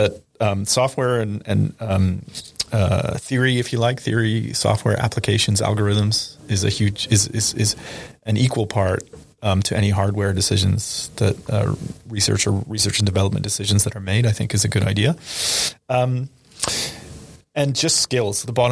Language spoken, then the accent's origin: English; Canada; Again, I said I'm originally from Canada, very similar economy